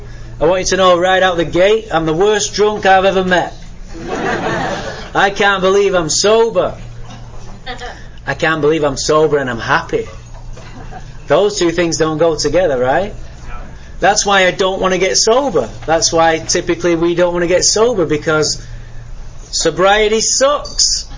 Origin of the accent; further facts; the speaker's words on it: Manchester, North West England, United Kingdom; born there; I was born in Manchester, England, by the way.